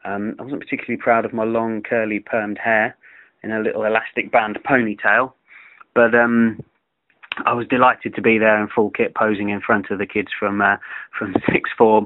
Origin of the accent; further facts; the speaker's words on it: Peterborough, East of England, United Kingdom; coming to my hometown of Peterborough